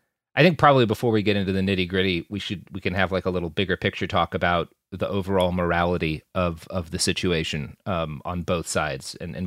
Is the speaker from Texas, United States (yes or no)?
yes; Texas, United States; as a Texan, I know that Lone Star is the trash Texas beer